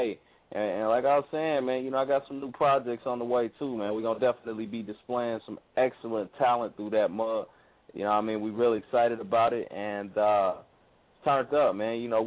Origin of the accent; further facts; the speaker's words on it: Indianapolis, Indiana, United States; Indiana's definitely in that thing, man. Shout out to my hometown. Shout out to Indianapolis, Indiana.